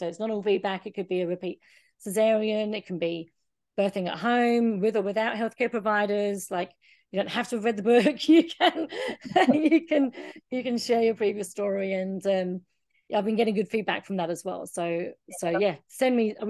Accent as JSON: {"language": "English", "town": "Southend-on-Sea", "region": "East of England", "country": "United Kingdom", "moved": "yes", "said": "I'm a very proud Essex girl. I'm from Southend. I don't sound like that, but I am, and my family is still there"}